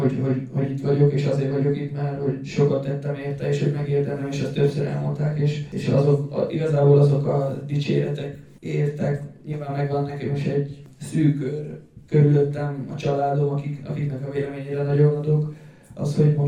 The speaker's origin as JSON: {"language": "Hungarian", "town": "Voluntari", "region": "Ilfov", "country": "Romania", "tie": "born or raised there", "said": "Ugye itt volt Romániában, Voluntárban is, és amikor oda kerültem, hogy mondtam, hogy én is ugye innen származok, és hogy itt születtem"}